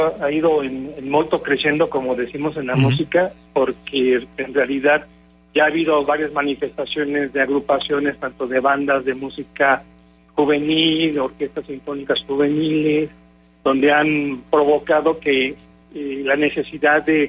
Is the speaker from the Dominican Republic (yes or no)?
no; Xalapa, Veracruz, Mexico; also born or lived in Guanajuato; Vengo de una familia de tradición musical, y yo nací en Guanajuato, en la capital, pero de muy chico me llevaron a vivir a Xalapa, Veracruz.